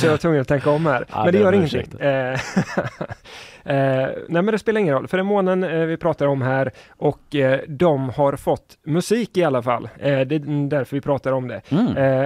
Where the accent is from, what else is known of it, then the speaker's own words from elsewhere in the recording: Småland, Sweden; som smålänning till och med.